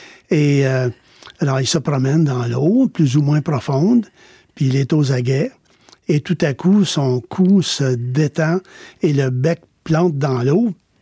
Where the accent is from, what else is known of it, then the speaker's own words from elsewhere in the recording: Quebec, Canada; Sur la ferme où j'ai grandi, dans l'Outaouais, ça arrivait qu'on en voyait le long du ruisseau.